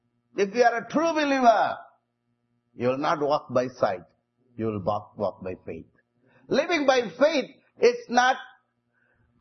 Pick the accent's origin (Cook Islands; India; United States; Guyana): India; South India; I'm an evangelist. I'm from South India.